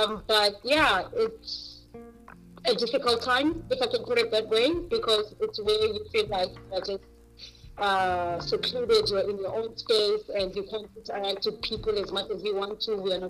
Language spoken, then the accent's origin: English; Johannesburg, Gauteng, South Africa; moved away as an adult; now in China; Oh, I'm originally from South Africa, Joburg, and I've been in China since 2019, November. So I've been here for close to 2 years and a half.